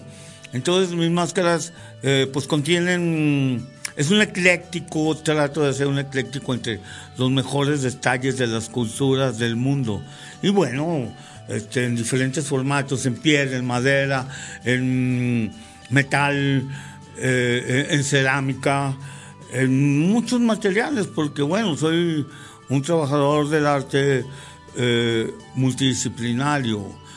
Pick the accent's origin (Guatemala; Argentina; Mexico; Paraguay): Mexico; Durango; Yo soy de Durango y mi trabajo está Durango, Durango, México.